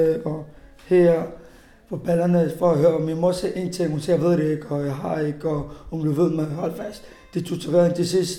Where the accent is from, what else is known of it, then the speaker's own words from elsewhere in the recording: Afghanistan; og jeg er 23 år. Jeg kommer fra Afghanistan.